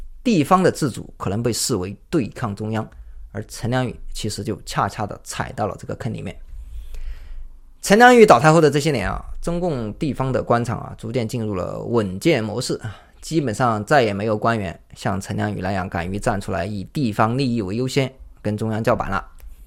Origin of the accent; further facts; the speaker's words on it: Guizhou, China; 比如上海和我的家乡贵州，它一个是沿海的经济龙头，一个是内地的山区省份